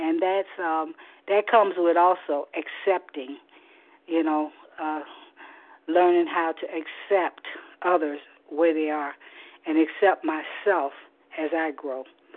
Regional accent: Florida, United States; I am from Florida, Eastern Standard Time.

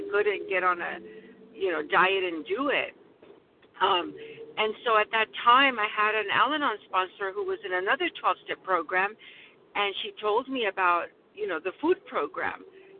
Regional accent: California, United States; I am from California

